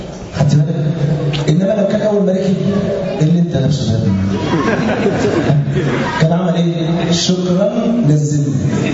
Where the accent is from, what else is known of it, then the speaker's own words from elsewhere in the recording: Egypt; كان في زمان عندنا في مصر أيام الثمانينات وأوائل التسعينات